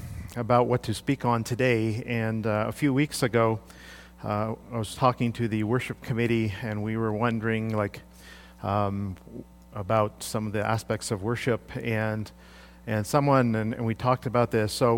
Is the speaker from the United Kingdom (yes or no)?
no; India; When I was growing up in India, in the villages, we would sit down on a floor and worship on the floor.